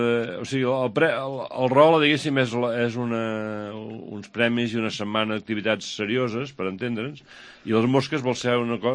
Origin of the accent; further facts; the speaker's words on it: Llagostera, Catalonia, Spain; Jo començo amb un butlletí al meu poble, o sigui, fem a Llagostera